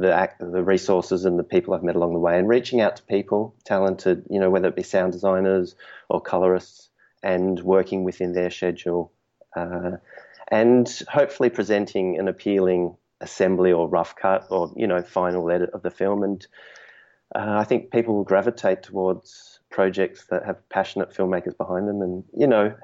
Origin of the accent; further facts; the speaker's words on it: Adelaide, South Australia, Australia; moved away as an adult; now in Sydney, Australia; I'm originally from Adelaide, which is a small town in Australia. Moved up to Sydney, Australia, and then started from the ground up